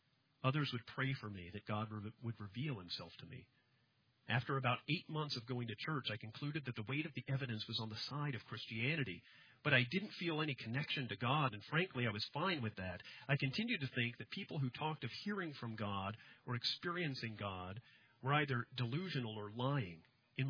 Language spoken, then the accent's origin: English; Alaska, United States; born or raised there